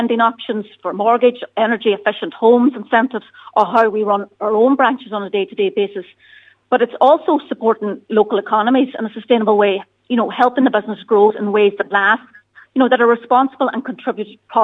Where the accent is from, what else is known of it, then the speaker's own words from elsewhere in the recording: Ulster, Ireland; given that I'm from Donegal, born and bred, that's extremely important in Donegal